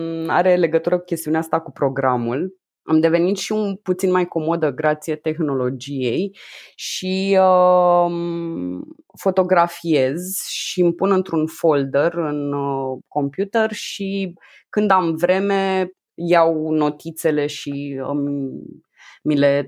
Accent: Slobozia, Ialomița County, Romania; Eu sunt din Slobozia și am venit la un moment dat pentru a lua un interviu pentru un ziar local la București, singură cu trenul. Aveam 14 ani, prima mea călătorie

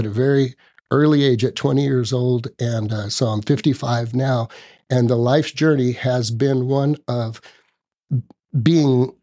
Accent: Texas, United States; I mean, I'm half Mexican, I'm from Texas, and you want to motivate me, tell me it can't be done.

